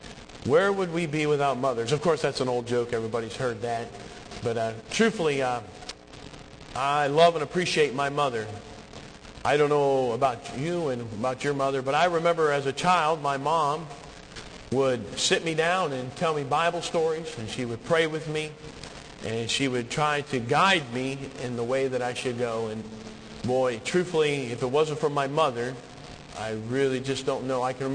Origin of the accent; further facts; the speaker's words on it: Michigan, United States; I am still proud to be from Michigan, and I'm just thankful.